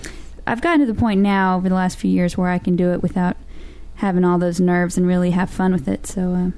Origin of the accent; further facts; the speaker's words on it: Texas, United States; I'm from Texas, so I went back home to Austin